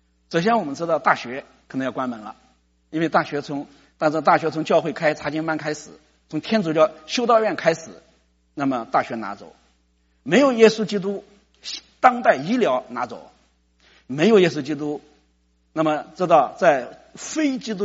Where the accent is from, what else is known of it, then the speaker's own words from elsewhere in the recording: China; now in Los Angeles, United States; 我是中国人，我就拿中国护照，我也希望我们的护照确实能这么牛。